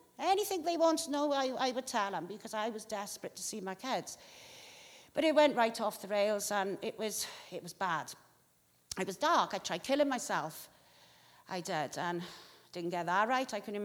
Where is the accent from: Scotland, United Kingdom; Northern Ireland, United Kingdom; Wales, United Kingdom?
Wales, United Kingdom; Now, I'm a Welsh Valley girl.